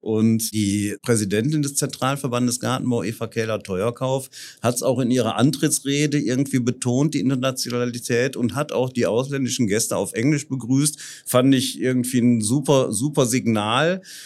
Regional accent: Essen, North Rhine-Westphalia, Germany; als Essener

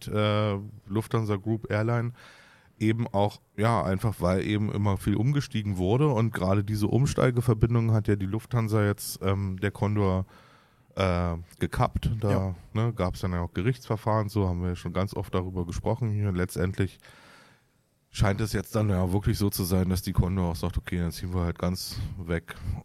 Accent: Berlin, Germany; als Berliner, der oft an der Ostsee ist

